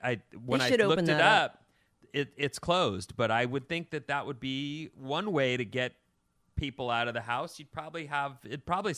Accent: Irvine, California, United States; And so in Tustin, I grew up in Irvine, in Tustin.

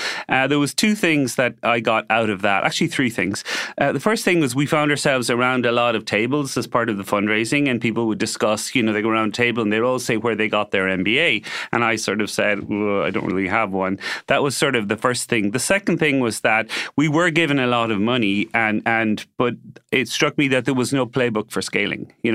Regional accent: Limerick, Munster, Ireland; also born or lived in Cork; Yeah, I was born in Limerick and we were there till I was 16. So, and then we moved to Cork. So it's a sort of like, I tell Limerick people I'm from Limerick and I tell Cork people I'm from Cork.

